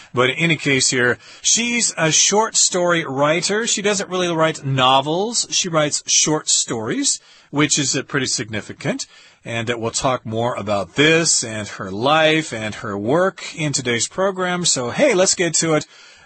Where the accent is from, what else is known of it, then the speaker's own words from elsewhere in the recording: Canada; I'm Canadian, aren't we cool?